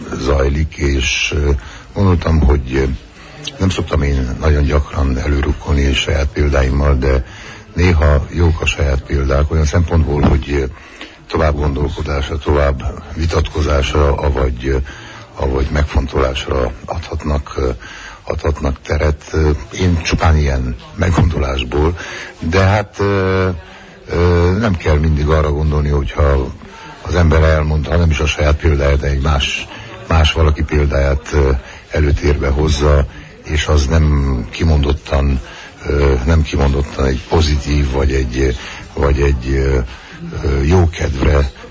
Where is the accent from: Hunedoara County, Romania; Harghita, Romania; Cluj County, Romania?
Cluj County, Romania; Cluj-Napoca; én tulajdonképpen annak idején beleszülettem, és ott nőttem fel, mármint a kolozsvári rádiónál, rádióban